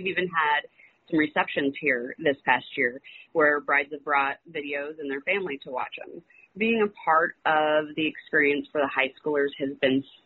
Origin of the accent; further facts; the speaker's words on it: Litchfield, Illinois, United States; We grew up here in Litchfield. It was always in our backyard, but it was never something we talked about, not in school or anything.